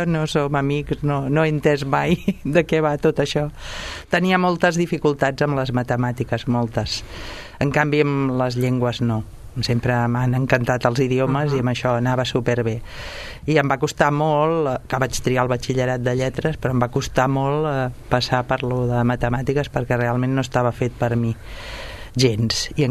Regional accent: Sabadell, Catalonia, Spain; born there; Doncs a Sabadell.

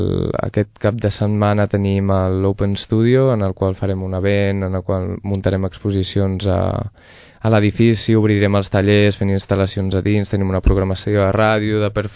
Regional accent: Sant Fost de Campsentelles, Catalonia, Spain; jo sóc de Sant Fost de Campsentelles, Vallès Oriental

